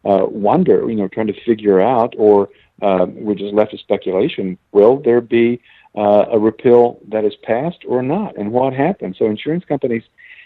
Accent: Tennessee, United States; in my home state of Tennessee, and in Florida, and South Carolina, and Alabama, to come in and do business here.

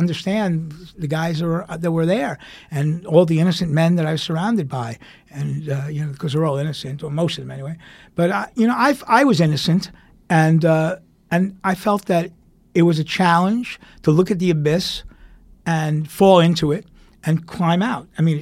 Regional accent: Queens, New York, United States; I grew up a nerd in Queens

